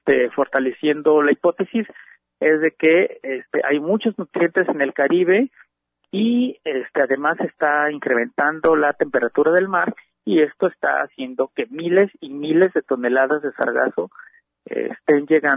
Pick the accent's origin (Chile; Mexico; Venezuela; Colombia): Mexico; como mexicanos